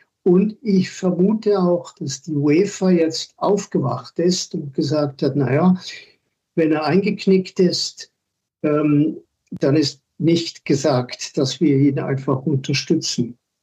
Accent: Switzerland; als Schweizer

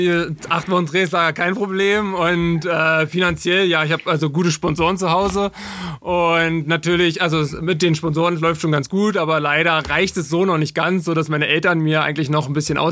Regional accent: Saxony-Anhalt, Germany; So, also ich komme aus Sachsen-Anhalt, aus der Altmark ursprünglich und bin mit 15 Jahren auf die Sportschule gegangen nach Magdeburg

